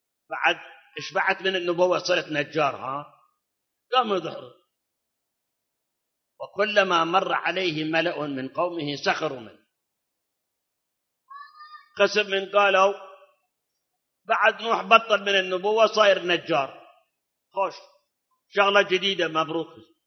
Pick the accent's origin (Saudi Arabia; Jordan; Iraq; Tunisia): Iraq; وأكو مثل عندنا بالعراق يقول